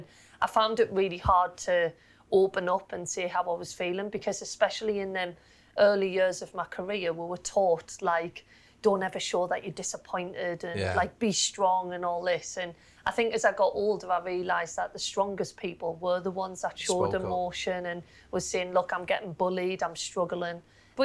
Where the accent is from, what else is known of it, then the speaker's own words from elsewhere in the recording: Sunderland, North East England, United Kingdom; I think Sunderland, from a young age, I think you have to like football.